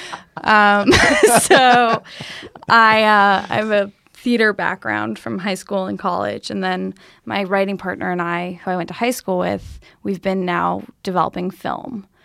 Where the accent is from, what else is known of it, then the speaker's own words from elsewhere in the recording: Massachusetts, United States; now in Los Angeles, United States; Michael and I grew up in Western Massachusetts. So we come from like a pretty specific niche background of, I'd say, pretty idealistic people, a lot of focus on the environment and feminism. And then I moved out to Los Angeles